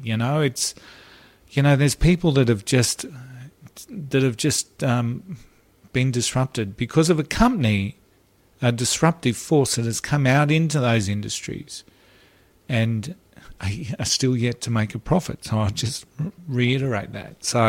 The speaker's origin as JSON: {"language": "English", "town": "Brisbane", "region": "Queensland", "country": "Australia", "tie": "born or raised there", "said": "just here in Brisbane, in my hometown, there's traffic licenses that were paid to the government"}